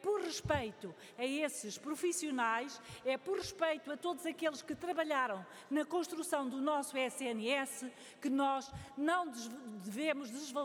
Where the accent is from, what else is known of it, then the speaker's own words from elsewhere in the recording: Portugal; Enquanto portuguesa, enquanto ex-governante, enquanto deputada